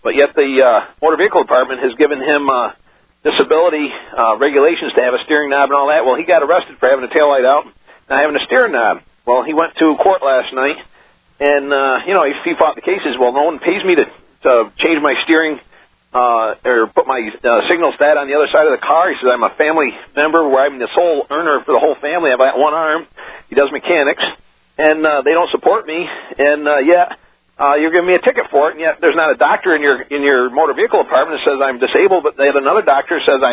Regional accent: New York, United States; from New York, possibly.

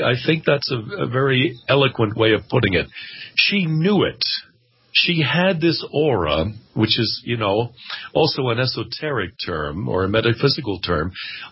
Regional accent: Hawthorne, New Jersey, United States; also born or lived in Paterson, New Jersey; I was born in Paterson, New Jersey, and grew up in Hawthorne, New Jersey, right next door.

